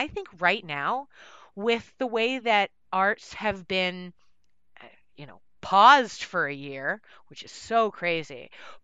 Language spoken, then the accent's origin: English; Boston, Massachusetts, United States; Like I was raised in Boston with my mom, who is a teacher. I spent most of my life in the Boston Teachers Union, so I care about teachers.